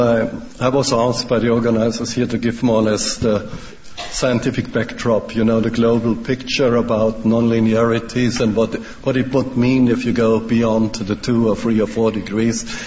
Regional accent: Germany; English is a second language; Finally, because I'm coming from Germany now. Now in Germany, something very strange happened.

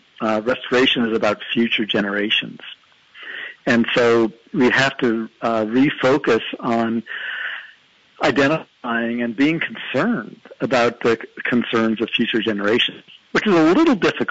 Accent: East Coast, United States; I grew up on the East Coast, and when I learned to drive

